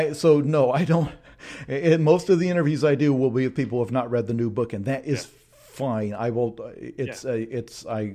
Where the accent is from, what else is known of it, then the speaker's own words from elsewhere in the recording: Australia; I grew up in Australia